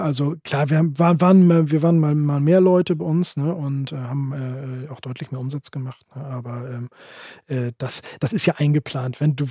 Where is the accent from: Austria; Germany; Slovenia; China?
Germany; Lower Saxony; also born or lived in Parchim; Ich bin gebürtig aus Niedersachsen